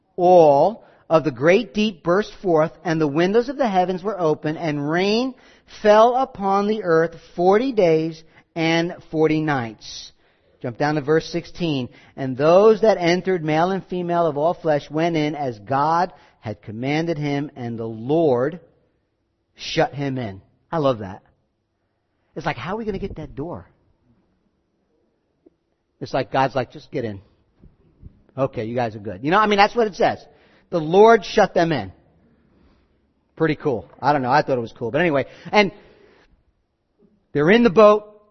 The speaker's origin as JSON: {"language": "English", "town": "Rockland County", "region": "New York", "country": "United States", "tie": "born or raised there", "said": "You know, I grew up in Rockland County"}